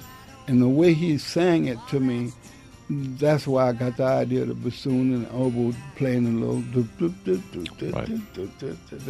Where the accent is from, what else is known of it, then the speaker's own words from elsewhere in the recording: New Orleans, Louisiana, United States; But when he met me and found out I was from New Orleans, he was excited about me.